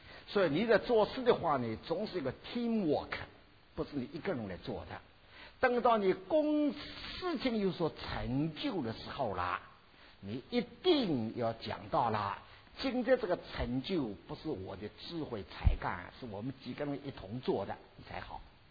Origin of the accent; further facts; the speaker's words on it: China; now in United States; 所以我知道我们中国人在美国